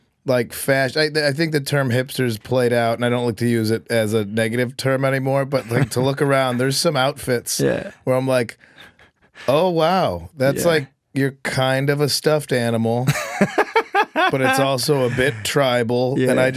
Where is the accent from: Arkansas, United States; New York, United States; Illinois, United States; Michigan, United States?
Illinois, United States; Chicago; I'm from Chicago originally.